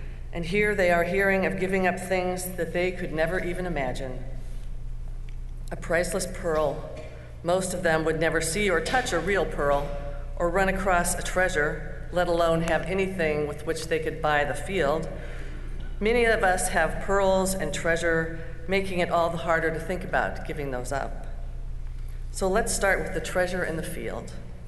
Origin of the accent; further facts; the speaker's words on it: California, United States; I grew up in California, and I think at that time they must have been trying out new language rules